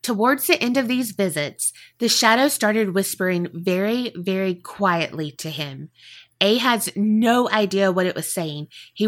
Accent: Iowa, United States; We're from Iowa, so those aren't quite as common around here.

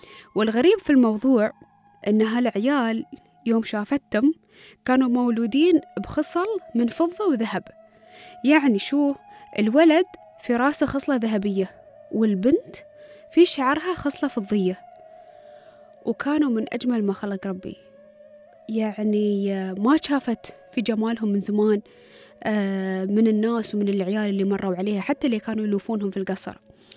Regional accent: United Arab Emirates; accent: Emirati; هاي كلمة نحن نستخدمها في لهجتنا الإماراتية.

